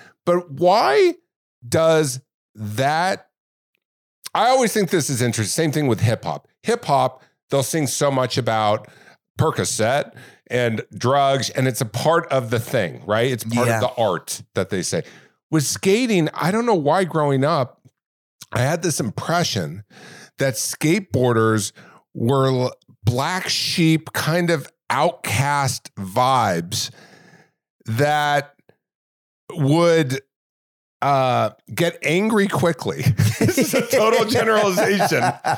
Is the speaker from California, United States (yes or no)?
yes; Laguna Hills, California, United States; I grew up in Nelly Gale Ranch, and I want to say in Laguna Hills.